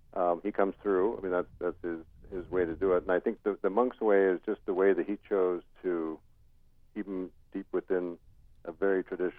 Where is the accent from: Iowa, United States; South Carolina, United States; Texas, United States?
Iowa, United States; I'm living now outside the country quite a bit of the time, but I grew up in Iowa, and I went to University of Notre Dame